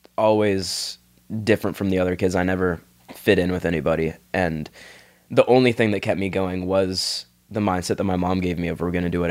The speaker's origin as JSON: {"language": "English", "region": "Texas", "country": "United States", "tie": "born or raised there", "lives_now": "Tampa, United States", "said": "I'm born and raised in Texas and I'm always representing."}